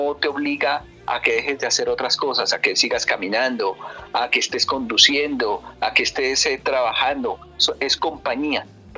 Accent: Ramiriquí, Boyacá, Colombia; Yo soy de un pueblo que se llama Ramiriquí, en el departamento de Boyacá

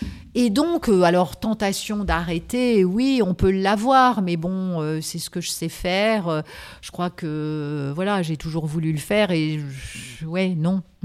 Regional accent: Nantes, Pays de la Loire, France; now in Paris, France; moi, je vis à Paris depuis des années, j'avais pas du tout fait valoir cette origine. Et donc, ils ont découvert à cette occasion que j'étais nantaise.

